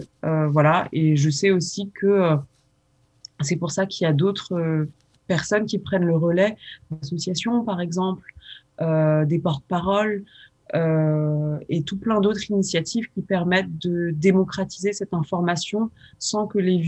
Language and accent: French; France; née en banlieue, j'ai grandi en France